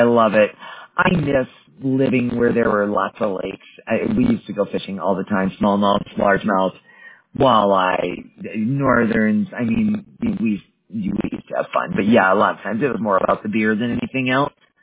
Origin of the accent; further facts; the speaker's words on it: Wisconsin, United States; I live in Mountain, but I work on Pacific, and I used to live in Central. I'm from Wisconsin.